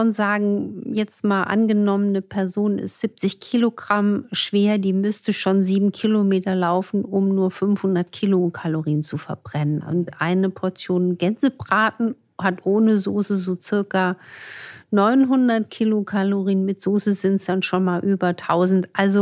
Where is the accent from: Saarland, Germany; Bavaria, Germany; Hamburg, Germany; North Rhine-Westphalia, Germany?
Saarland, Germany; also born or lived in France; ich komme ja aus der Region Saarland, ich bin ja auch Saarlandbotschafterin, ist ein faszinierendes Eckchen, auch als Dreiländereck.